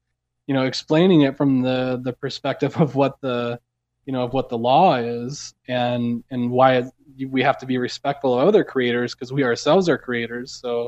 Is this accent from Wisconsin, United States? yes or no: yes; Platteville, Wisconsin, United States; So, you know, growing up in Wisconsin, everyone always says, so you must be a Packers fan then, right? And then I have to tell them the little story about Platteville, Wisconsin, and the Chicago Bears training camp.